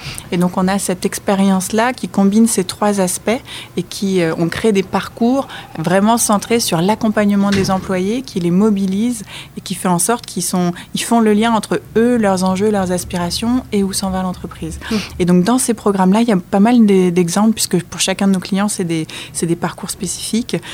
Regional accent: France; j'ai un papa qui est né à Montréal et moi j'ai grandi en France. J'ai toujours eu la France et le Canada dans le cœur

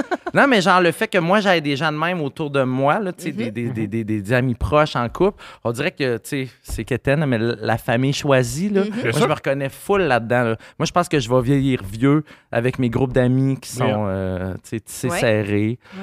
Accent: Rimouski, Quebec, Canada; Mon père a 80, ma mère a 75, je suis de Rimouski.

